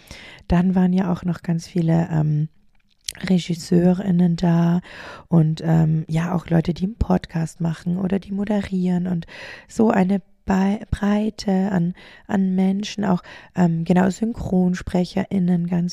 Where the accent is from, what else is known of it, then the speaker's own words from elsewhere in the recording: Bavaria, Germany; wie ich klein war in meiner Heimat in Niederbayern